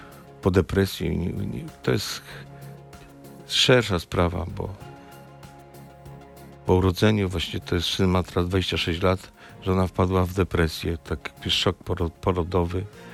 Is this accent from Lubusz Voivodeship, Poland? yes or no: yes; Babimost, Lubusz Voivodeship, Poland; a ja tam pochodzę, wychowałem się w Babimoście.